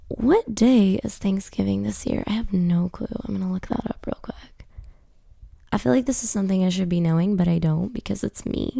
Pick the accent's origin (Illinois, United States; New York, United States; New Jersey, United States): New York, United States; born there; If you guys aren't aware, I was born in New York. So New York's always had like a special place in my heart.